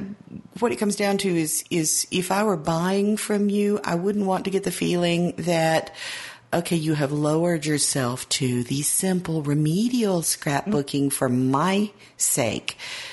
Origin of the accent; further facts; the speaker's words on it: Tennessee, United States; now in Las Vegas, United States; We're both from East Tennessee, and now I moved to Las Vegas, and it's a whole nother world, let me tell you.